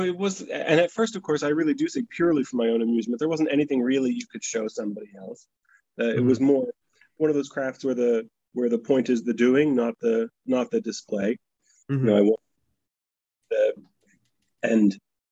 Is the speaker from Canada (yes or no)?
yes; Canada; moved away as an adult; now in Australia; So hockey in particular, I grew up in Canada, and so hockey did not seem to be like particularly important to me personally.